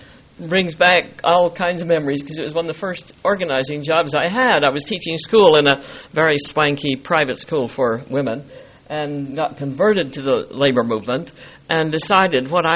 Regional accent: Provo, Utah, United States; let them know who I was and from Provo and all the rest, but having grown up here all around.

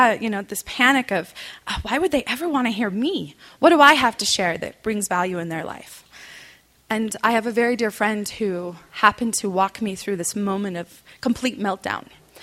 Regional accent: Salt Lake City, Utah, United States; born there; I was born right here in Salt Lake City, and we were a part of the community that was here up in Little Cottonwood Canyon.

